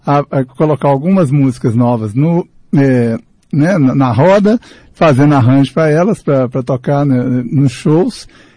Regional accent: Belo Horizonte, Minas Gerais, Brazil; Sou de Belo Horizonte. Meus pais são do interior, né? Sim. Mas eu sou já de daqui. Belo Horizonte, daqui.

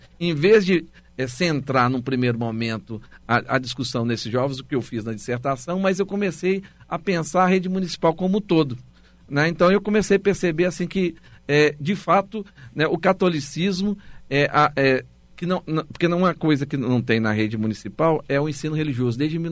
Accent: Minas Gerais, Brazil; Então, por exemplo, eu sou mineiro. Bom, eu não sabia que eu tinha um sotaque carregado, né? A minha mineridade era tão forte

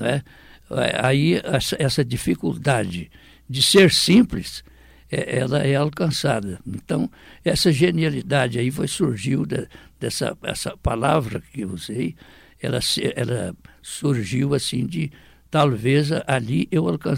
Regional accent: Goiás, Brazil; now in Minas Gerais, Brazil; Agora, hoje, eu tenho orgulho de ser goiano e mineiro. Ser realmente esse goianeiro.

